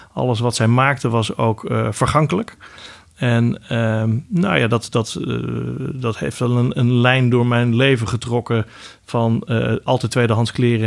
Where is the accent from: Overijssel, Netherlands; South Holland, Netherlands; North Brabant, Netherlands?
Overijssel, Netherlands; Kuinre; born there; Ik ben geboren in Kuinderen. En dat ligt op de grenzen van Overijssel en Friesland, vlakbij Emmeloord.